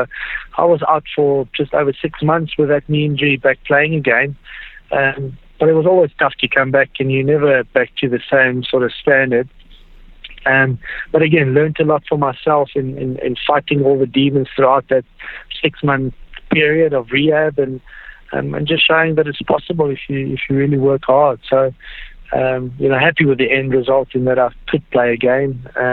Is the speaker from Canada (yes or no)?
no; South Africa; growing up as a South African as well